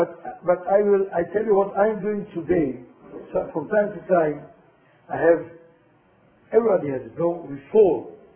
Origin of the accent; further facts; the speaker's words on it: Israel; You have to know that we grew up in Eretz Israel on a program that was initiated, that was programmed to oikel uns von Teuer.